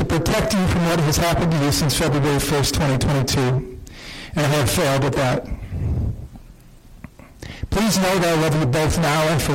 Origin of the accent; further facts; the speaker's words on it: Quantico, Virginia, United States; born there; From the day I was born on the Marine Corps base in Quantico, Virginia, until this very day, I have had many challenges, but many more blessings.